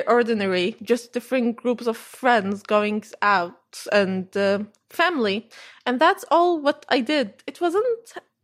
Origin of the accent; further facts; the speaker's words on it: Damascus, Damascus Governorate, Syria; I'm from Damascus, Syria, the capital, and I grew up there. And the neighborhood which we used to live at was filled of family members.